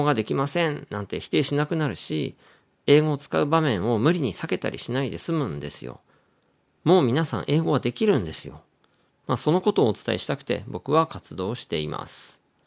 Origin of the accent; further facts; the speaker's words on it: Hokkaido, Japan; born there; first language ja; 北海道で生まれてます。